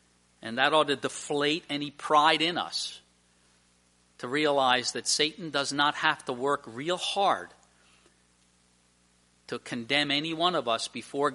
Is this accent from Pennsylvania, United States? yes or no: yes; Emmaus, Pennsylvania, United States; I was raised Slovak. And there were certain things they said about Slovaks when I was growing up in Emmaus.